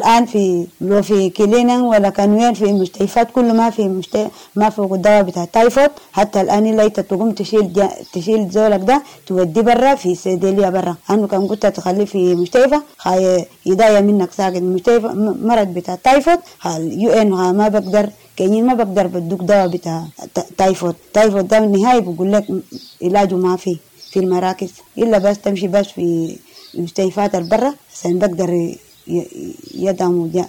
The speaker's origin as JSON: {"language": "Arabic", "region": "South Kordofan", "country": "Sudan", "lives_now": "Kakuma, Kenya", "said": "أنا جاي من جنوب قردفان منطقة أمشوران."}